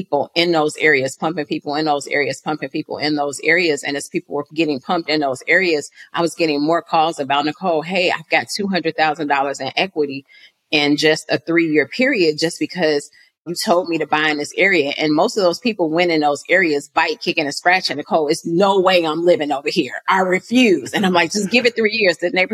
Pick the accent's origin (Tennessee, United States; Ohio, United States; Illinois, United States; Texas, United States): Illinois, United States; Chicago; now in Atlanta, United States; So growing up in Chicago, even going to the stores in the neighborhood, people didn't look like me. So I didn't really understand until I moved to Atlanta about entrepreneurship.